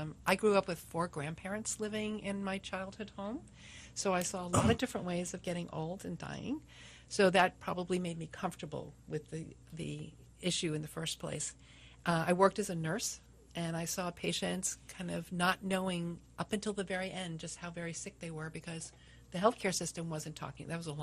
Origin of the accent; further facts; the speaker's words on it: Long Island, New York, United States; I'm originally from Long Island in New York.